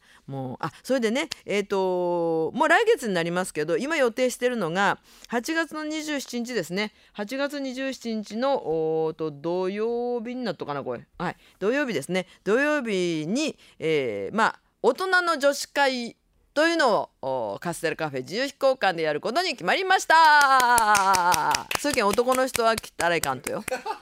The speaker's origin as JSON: {"language": "Japanese", "region": "Nagasaki", "country": "Japan", "accent": "Nagasaki dialect", "said": "私はですね、もちろん長崎弁で喋るわけなかけど"}